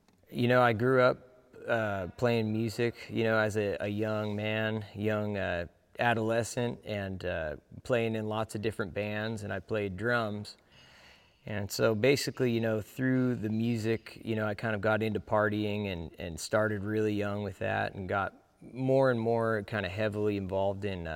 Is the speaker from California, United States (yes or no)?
yes; California, United States; I grew up in California, but just like Texas, there's a lot of like Mexican influence with like the culture, the music, you know, food, all that stuff.